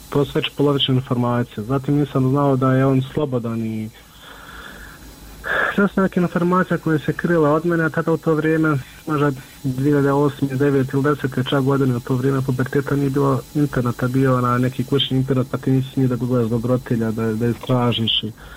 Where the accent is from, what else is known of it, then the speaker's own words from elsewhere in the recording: Miljevina, Republika Srpska, Bosnia & Herzegovina; mi smo svi gore iz Miljevine